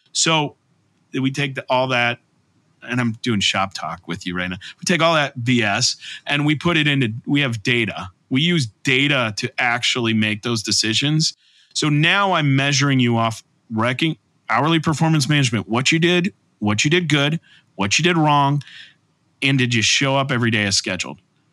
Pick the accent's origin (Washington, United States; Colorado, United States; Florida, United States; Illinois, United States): Illinois, United States; And I grew up in Central Illinois and I worked in cornfields.